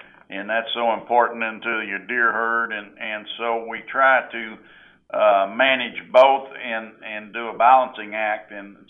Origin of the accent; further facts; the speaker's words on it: Alvin, Texas, United States; also born or lived in Refugio; I was born born in Refugio and grew up in Alvin.